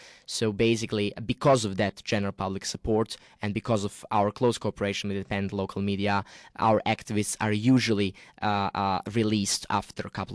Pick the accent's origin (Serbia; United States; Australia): Serbia; Belgrade; now in United Kingdom; I was born and raised in Belgrade.